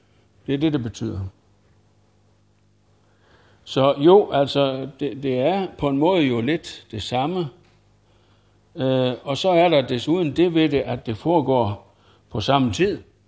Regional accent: Ejsing, Central Denmark Region, Denmark; also born or lived in Sevel; Der, hvor jeg er vokset op, ikke så langt herfra, i Ejsing og i Sevel, der var der ikke sådan mange rige mennesker.

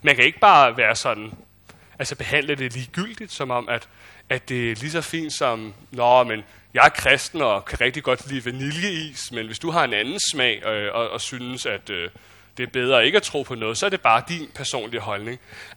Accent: Copenhagen, Capital Region of Denmark, Denmark; Jeg er født i København, og vokset op inde i København. Min fars side af familien, de kommer ned fra Lolland af, og det er så også en årsagen til, at vi er flyttet derned senere hen.

